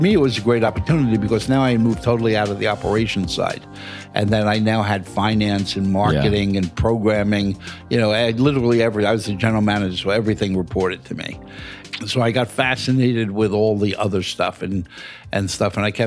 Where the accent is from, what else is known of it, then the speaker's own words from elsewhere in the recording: New York, United States; now in California, United States; I said, listen, I'm a New Yorker. I'm not moving to California.